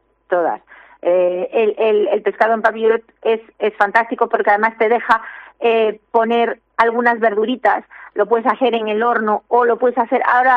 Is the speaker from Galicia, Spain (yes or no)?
yes; Galicia, Spain; como buenas gallegas que somos